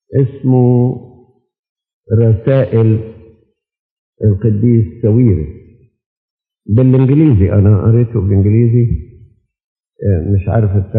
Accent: Egypt; المهم أنه هو أقام 20 سنة عندنا في مصر

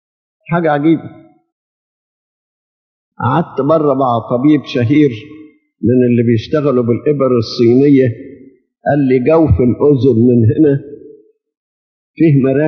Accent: Egypt; يعني صوروا لما يكون عندنا في مصر 60 مليون

